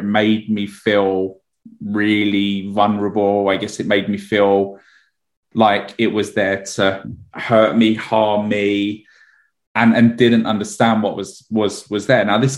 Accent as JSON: {"language": "English", "town": "Edmonton", "region": "London", "country": "United Kingdom", "tie": "born or raised there", "said": "Okay, so I used to live in, I grew up in Edmonton in North London. And I used to live in a block of flats there with my parents"}